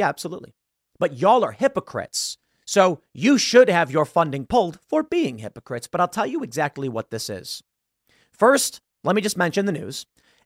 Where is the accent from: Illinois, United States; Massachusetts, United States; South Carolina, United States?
Illinois, United States; Chicago; I'll tell you who I am. I'm a dude from the South Side of Chicago.